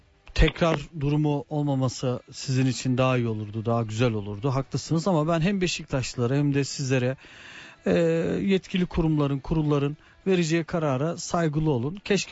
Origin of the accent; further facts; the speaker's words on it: Sivas, Turkey; Mesela ben memleketim Sivas.